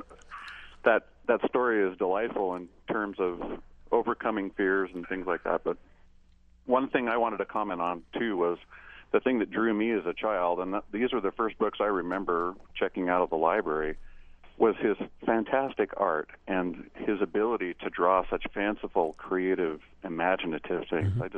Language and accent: English; San Diego, California, United States; As a child, I grew up in San Diego, and I believe that's where Dr. Seuss spent his final years.